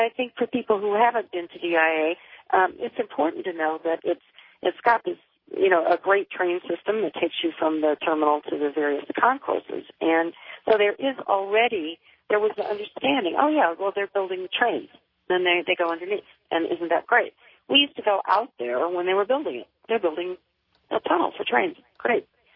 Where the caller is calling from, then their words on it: Denver, Colorado, United States; I'm calling from Denver.